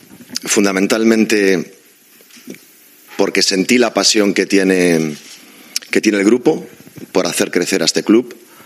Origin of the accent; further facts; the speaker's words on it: Galicia, Spain; Y por otro lado, porque quería volver al norte. Soy gallego, no sé, me siento que tenemos una conexión especial con toda la gente que somos del norte